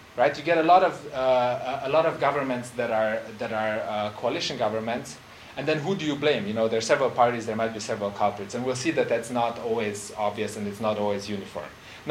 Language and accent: English; Romania; obviously, I'm from Romania, so that's where the initial interest came from